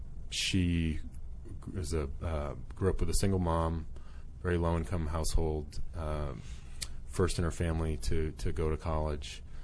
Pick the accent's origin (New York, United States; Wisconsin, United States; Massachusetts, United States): Massachusetts, United States; Boston; I'm from Boston, Massachusetts.